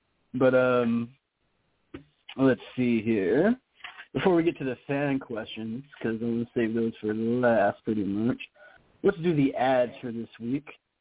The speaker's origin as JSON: {"language": "English", "region": "the South", "country": "United States", "accent": "southern", "said": "Sorry, my southern accent came out right then."}